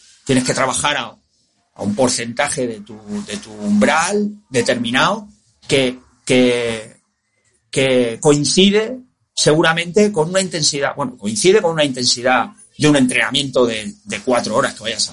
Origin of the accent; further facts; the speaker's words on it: Talavera de la Reina, Castilla-La Mancha, Spain; A mí en Talavera, en mi pueblo, me llamaban